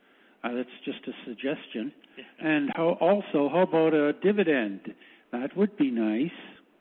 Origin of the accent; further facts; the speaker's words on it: Burlington, Ontario, Canada; from Burlington.